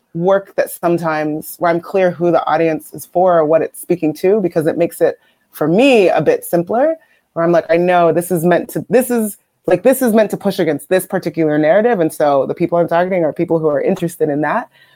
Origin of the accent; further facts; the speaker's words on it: Nigeria; I'm Nigerian, so thinking about that.